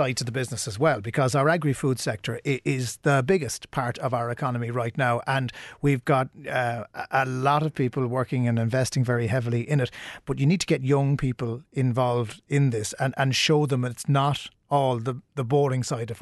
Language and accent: English; Ballintemple, Munster, Ireland; round the corner from where I grew up in Ballintemple